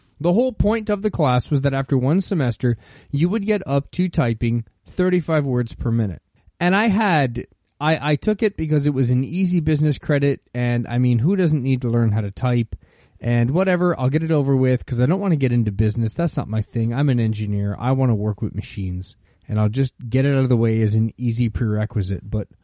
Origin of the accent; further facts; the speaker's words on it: Ontario, Canada; in high school, growing up in Ontario, we needed 2 business credits to get our diplomas to graduate high school